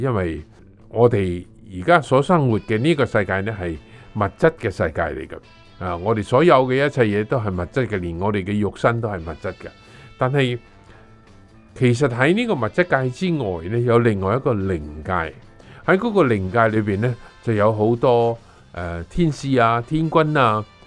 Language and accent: Cantonese; China; 佢哋唔係好似我哋中国人咁埋喺地下㗎喎